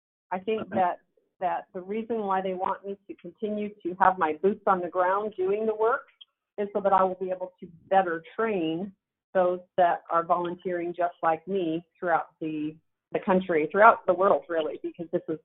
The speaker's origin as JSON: {"language": "English", "region": "California", "country": "United States", "tie": "born or raised there", "also_born_or_lived": "New York / Utah", "moved": "as an adult", "said": "I was born in New York and lived there for 2 years. My family moved to California. I was raised there, graduated high school from California high schools, and then moved on to Utah to attend Brigham Young University."}